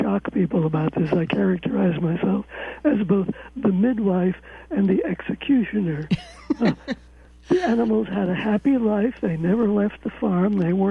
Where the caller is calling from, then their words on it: Bradford, Vermont, United States; from Bradford.